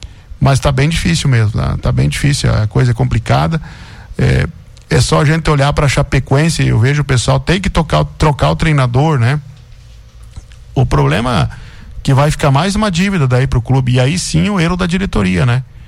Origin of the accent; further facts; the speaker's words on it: Santa Catarina, Brazil; Infelizmente, para nós aqui que somos do Oeste, é triste falar isso.